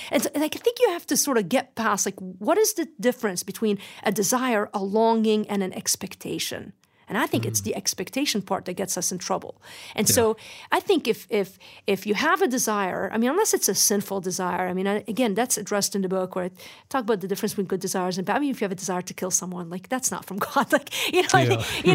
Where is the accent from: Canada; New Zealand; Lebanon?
Lebanon; I just remember growing up in Lebanon